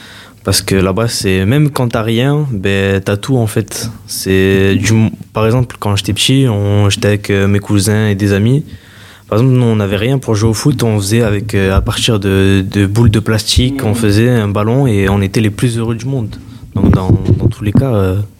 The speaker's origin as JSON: {"language": "French", "country": "France", "tie": "born or raised there", "said": "Je suis né en France, j'ai vécu en France, donc c'est tout à fait normal. Celle du Maroc, pareil, j'y vais souvent, je vois ma famille depuis que je suis petit. Mes parents sont marocains"}